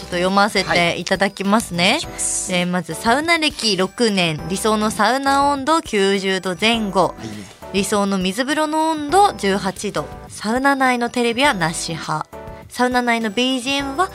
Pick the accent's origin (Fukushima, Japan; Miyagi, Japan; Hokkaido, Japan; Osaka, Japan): Hokkaido, Japan; Yoichi; 余市町出身で。